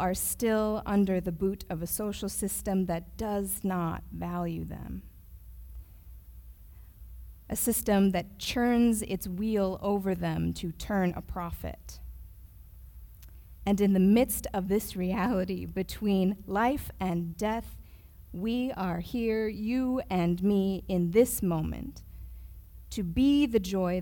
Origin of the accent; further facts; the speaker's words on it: Arizona, United States; I am from Arizona, born and raised, and like every other U.S. state, Arizona is land that was taken from indigenous people.